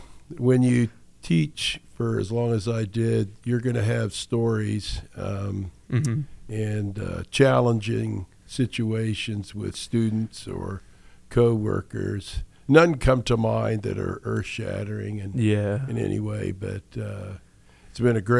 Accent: Hutchinson, Kansas, United States; Grew up in Hutchinson, Kansas. All of my life, but have lived here in Clearwater more, so I call Clearwater home.

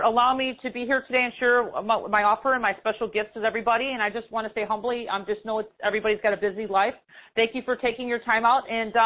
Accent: Chicago, Illinois, United States; I'm from Chicago and we do talk fast. I always get humored by that because I'm from the Midwest

